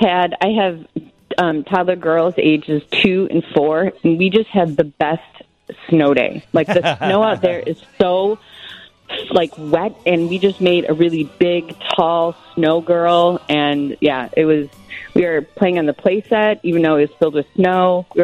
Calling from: Hawthorn Woods, Illinois, United States; Hawthorne Woods.

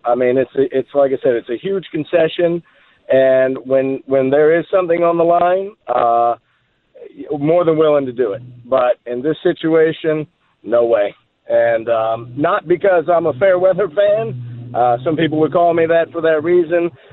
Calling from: Warrenton, Virginia, United States; I'm coming from Warrington. It's a long drive.

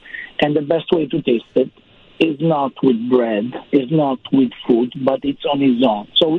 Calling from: Michigan, United States; But as of now, actually, I'm calling you from Michigan, where there is a very bad snowstorm right now.

